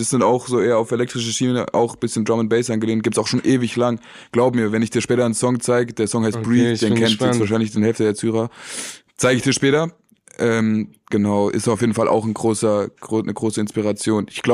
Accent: Baden-Württemberg, Germany; accent: Baden German; Wegen dem Badnerdeutsch. Ich komme ja aus dem Süden und da hat man seinen Akzent so

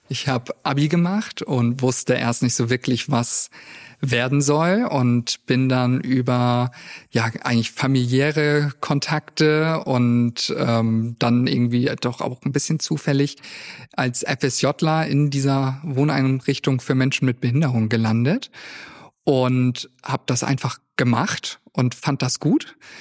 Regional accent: Mildstedt, Schleswig-Holstein, Germany; ich komme aus Mildstedt. Das ist ein Dorf, was direkt angrenzt an Husum. Insofern bin ich Nordfriese.

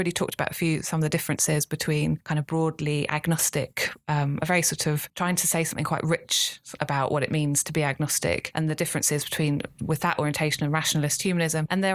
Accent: Islington, London, United Kingdom; I grew up in Islington, as I said, my grandparents were Christian.

